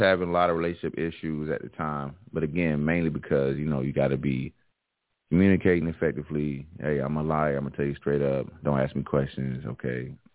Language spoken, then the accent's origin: English; the South, United States; I say I'm from the South. I got to see everything in person.